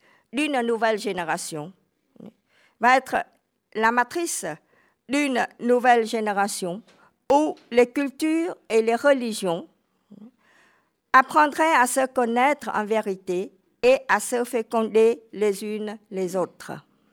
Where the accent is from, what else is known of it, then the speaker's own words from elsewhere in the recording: France; car les autres sont là, chez nous, en France.